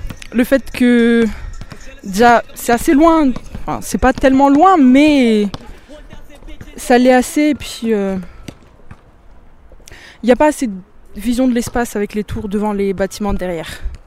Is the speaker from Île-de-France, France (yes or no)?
no; Saint-Brieuc, Brittany, France; born there; now in Cesson-Sévigné, France; j'ai 20 ans et je vis à Cesson, ça fait... Bah, je suis née à Saint-Brieuc en fait. Et il y a un an et demi, j'habitais Balzac derrière.